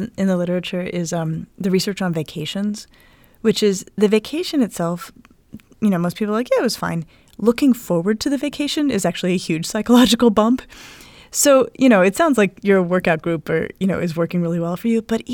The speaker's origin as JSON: {"language": "English", "region": "Colorado", "country": "United States", "tie": "born or raised there", "said": "I'm from Colorado. And I grew up playing in the snow."}